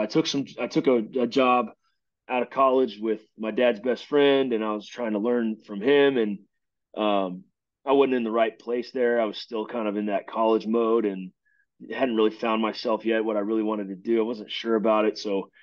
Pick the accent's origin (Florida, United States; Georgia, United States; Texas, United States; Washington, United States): Texas, United States; Lubbock; I grew up in Lubbock. I want to be here, but I want to be on this football team.